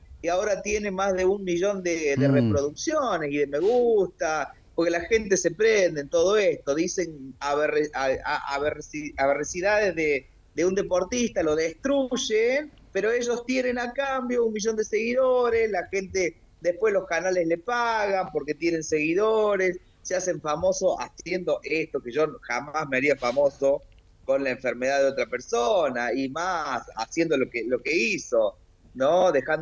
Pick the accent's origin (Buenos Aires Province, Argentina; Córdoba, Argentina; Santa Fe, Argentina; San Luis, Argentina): Córdoba, Argentina; born there; Mira, yo nací en Córdoba capital.